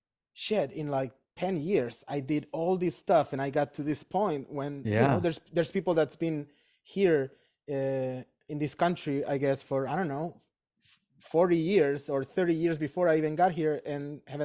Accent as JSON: {"language": "English", "country": "Chile", "tie": "born or raised there", "said": "Chile is a very small place. So when I was like, my early teens or whatever, like we all knew each other, especially in my hometown"}